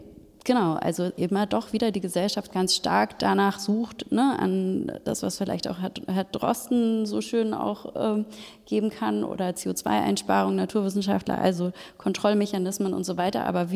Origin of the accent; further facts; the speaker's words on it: Germany; sind wir als Europäer und vor allen Dingen als Deutsche